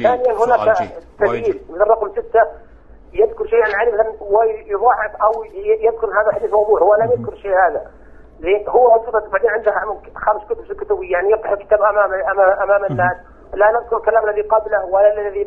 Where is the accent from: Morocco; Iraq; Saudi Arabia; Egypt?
Saudi Arabia; نحن من السعودية